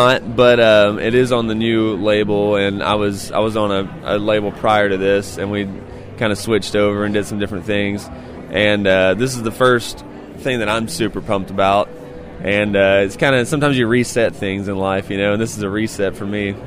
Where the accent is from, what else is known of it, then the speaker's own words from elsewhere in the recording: Ardmore, Tennessee, United States; now in Nashville, United States; So originally I'm from Ardmore, Tennessee, which is about an hour and a half from here. And I grew up on a tiny little farm in Ardmore Horse Farm. And moved to Nashville. I actually moved to Nashville about 9 years ago.